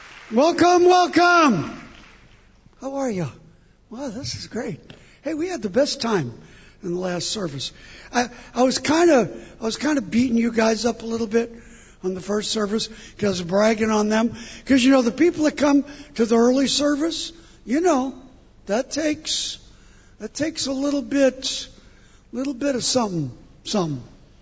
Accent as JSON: {"language": "English", "region": "New York", "country": "United States", "lives_now": "Singapore", "said": "I'm from New York."}